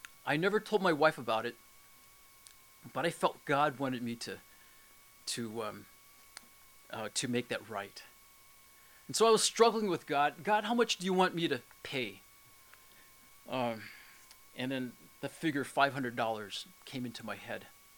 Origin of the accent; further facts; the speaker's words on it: Oakland, California, United States; I consider Oakland my hometown. This never would have happened if I hadn't left.